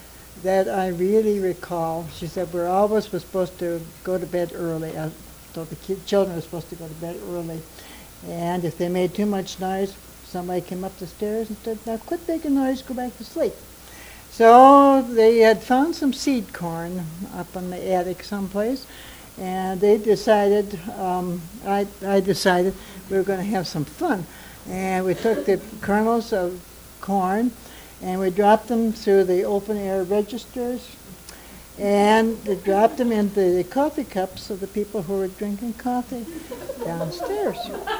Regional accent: Walla Walla, Washington, United States; born there; And I was born in Eastern Washington State, and the town was Walla Walla.

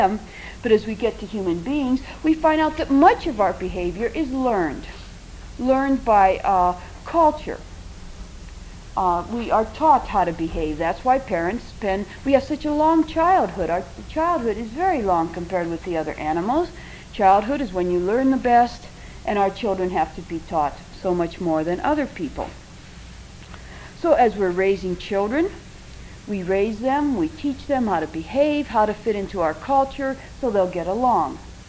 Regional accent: Wilbur, Nebraska, United States; As a child growing up in Wilbur, Nebraska, the only people I knew were Czechs.

